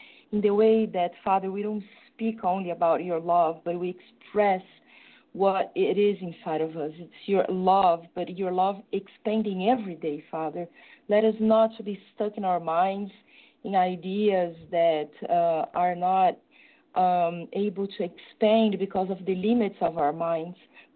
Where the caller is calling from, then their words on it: São Paulo, Brazil; From São Paulo in Brazil.